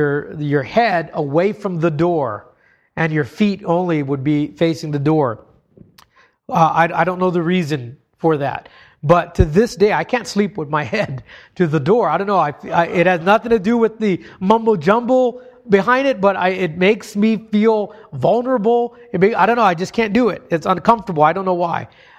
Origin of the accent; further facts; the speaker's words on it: Hawaii, United States; Again, I grew up in Hawaii. It's a place with pagan roots